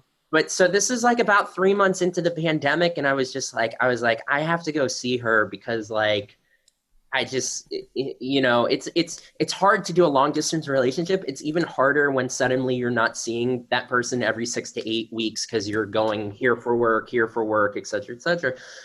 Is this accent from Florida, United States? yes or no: yes; Florida, United States; No, I am not. I'm from South Florida. Probably the complete opposite of New Jersey.